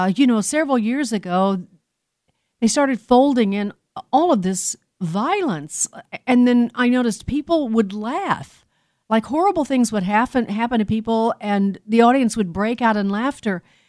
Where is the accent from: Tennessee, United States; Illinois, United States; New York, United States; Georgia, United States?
Illinois, United States; Chicago; Kathy Griffin is from my hometown of Chicago.